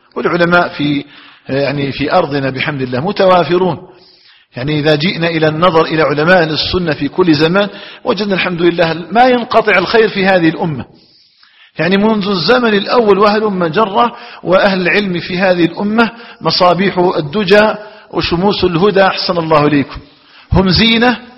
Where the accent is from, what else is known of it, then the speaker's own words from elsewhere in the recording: Algeria; أن يجعل الله تعالى بلدنا الجزائر